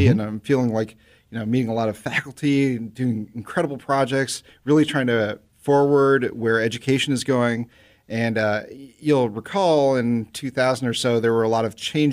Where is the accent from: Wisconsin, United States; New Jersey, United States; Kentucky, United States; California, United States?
Wisconsin, United States; Milwaukee; also born or lived in Des Moines; Okay, so when I was seven and we moved away from Des Moines, we moved to Milwaukee.